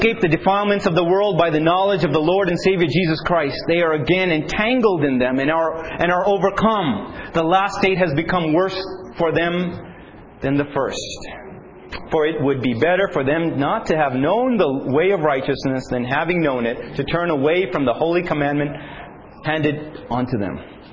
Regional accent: New York City, New York, United States; I'm from New York City, you know. I always wore a suit in New York, and I had businesses and things like

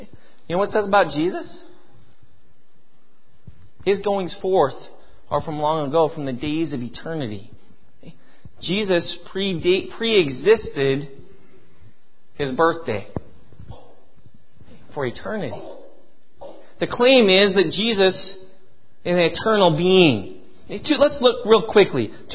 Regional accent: Bozeman, Montana, United States; also born or lived in Great Falls; I was actually born in Great Falls. Okay. My family moved to Bozeman about a year after I was born.

